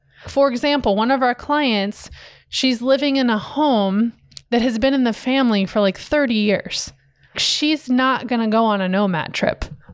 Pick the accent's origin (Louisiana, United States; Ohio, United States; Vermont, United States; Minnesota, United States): Ohio, United States; Even to something as small as living in Florida, and I'm from Ohio.